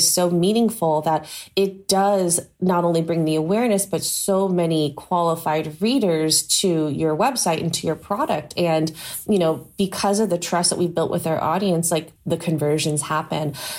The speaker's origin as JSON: {"language": "English", "town": "Santa Barbara", "region": "California", "country": "United States", "said": "I'm from Santa Barbara, California."}